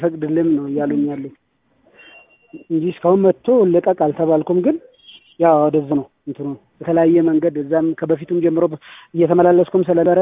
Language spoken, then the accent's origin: Amharic; Addis Ababa, Ethiopia; እዚህ አዲስ አበባ ውስጥ የካ ክፍለ ከተማ እየኖርኩበት ነው ያለሁት። እኔ በልጅ ጀምሮ በዛ ነው ያደግኩት።